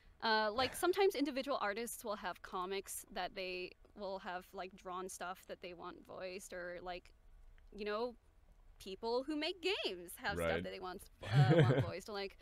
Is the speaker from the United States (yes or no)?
no; Australia; I'm Australian, so I always wake up late for those.